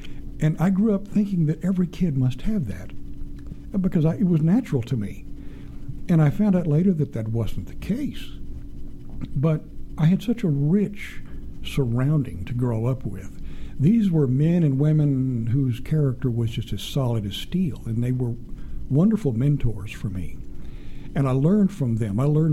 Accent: Texas, United States; Well, I grew up in West Texas, and I grew up at the feet of storytellers.

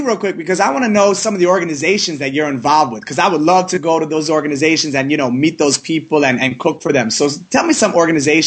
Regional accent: Italy; I grew up in Italy mostly, so I wasn't really around for, you know, during my high school years and stuff

